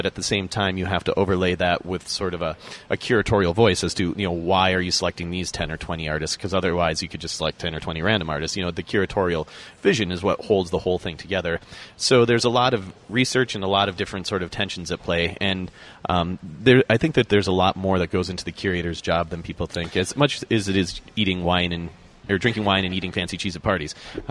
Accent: Minnesota, United States; You know, I came from Minnesota and I was a performer once upon a time

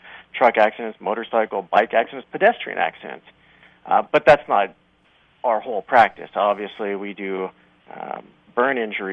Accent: Colorado, United States; I grew up in Colorado, and I've always loved watching the Nuggets and the Broncos

